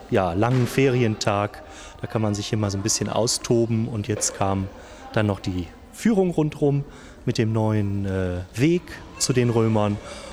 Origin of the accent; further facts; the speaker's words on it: Kempen, North Rhine-Westphalia, Germany; ich bin der Vater von Moritz. Und wir kommen wie gesagt aus Kempen am Niederrhein.